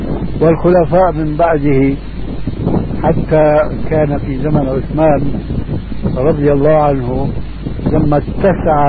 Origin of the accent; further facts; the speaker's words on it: Syria; moved away; هذه عندنا في الشام في سوريا مشهور هذا الحديث، وجئت هنا وسمعته أيضا